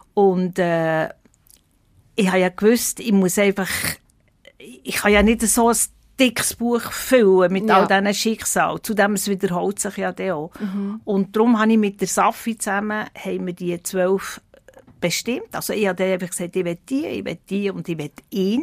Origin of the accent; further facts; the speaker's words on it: Switzerland; Die Einsamkeit ist bei uns in der Schweiz einfach riesig.